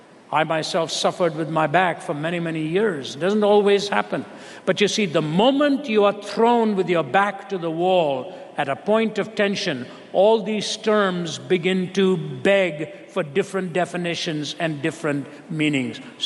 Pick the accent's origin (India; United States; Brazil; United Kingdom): India; when I was growing up in India, we used to love to see movies.